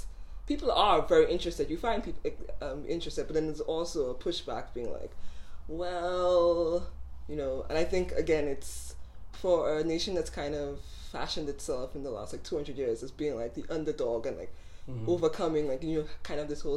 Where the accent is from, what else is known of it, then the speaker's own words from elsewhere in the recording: St. Lucia; now in Glasgow, United Kingdom; No, I'm not from Glasgow. I'm originally from the small Caribbean island of St. Lucia